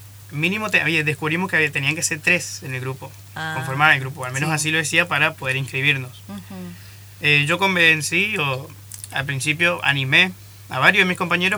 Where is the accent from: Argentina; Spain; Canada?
Argentina; Buenos Aires; born there; Claro, o sea, nací en Buenos Aires, no estuve mucho tiempo.